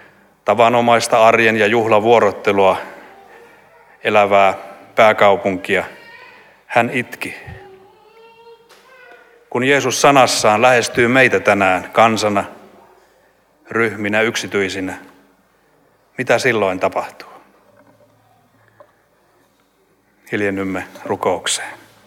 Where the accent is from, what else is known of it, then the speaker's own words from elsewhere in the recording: Eastern Finland, Finland; Itä-Suomessa, josta olen kotoisin, on yksi pitäjä, Uukuniemi